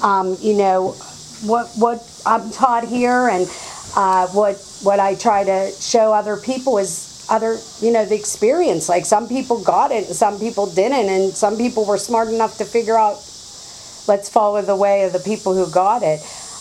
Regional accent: Pittsburgh, Pennsylvania, United States; and I come from North Pittsburgh, Pennsylvania.

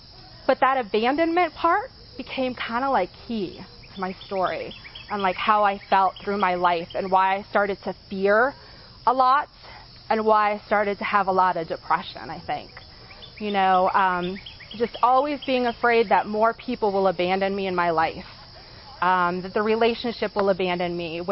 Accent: Patton, Pennsylvania, United States; And I grew up in Patton, PA, which is like 30 minutes away in a really small town. And I have no desire to ever move back there.

